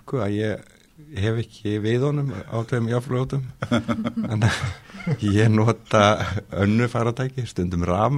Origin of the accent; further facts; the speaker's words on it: Reykjavík, Capital Region, Iceland; also born or lived in Norway; Ég er nú mestuleiti úr Reykjavík. Ég kom hingað fyrst til starfa sem læknanemi 1995 og svo kom ég hérna 2001 til að vera í nokkra mánuði